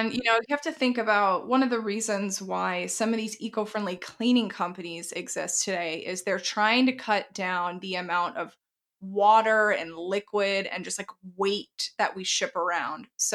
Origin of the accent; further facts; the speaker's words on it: Texas, United States; I think it's because we come from Texas.